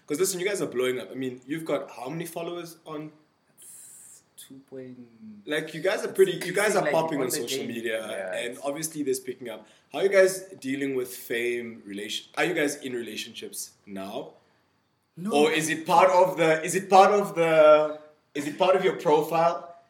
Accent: Mahikeng, North West, South Africa; You guys were in my hometown, by the way. You guys were in Mafeking.

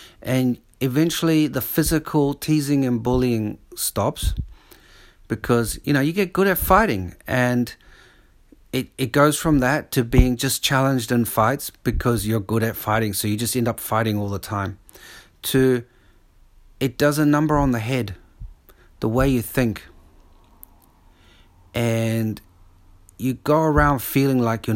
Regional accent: New Zealand; moved away as an adult; now in Sydney, Australia; I mean, I came from, when I was 28, I came from New Zealand.

